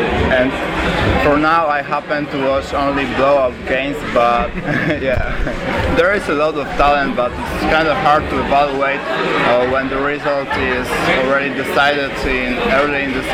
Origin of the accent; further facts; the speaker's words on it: Poland; English is a second language; So, I'm from Poland, like you said, 25 years of age. Of course, I played organized basketball in my city growing up.